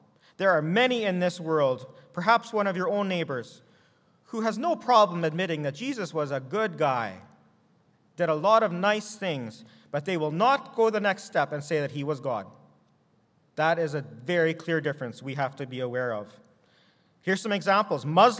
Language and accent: English; Manitoba, Canada; That's how we do things in Manitoba. And why? Because we're from Manitoba.